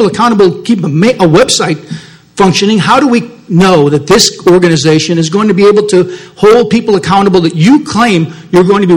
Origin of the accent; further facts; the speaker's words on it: Pensacola, Florida, United States; I'm here from Pensacola.